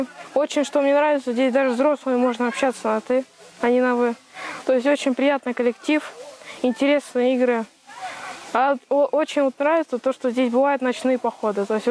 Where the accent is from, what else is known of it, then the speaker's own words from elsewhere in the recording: Oryol, Oryol Oblast, Russia; Я из Орла.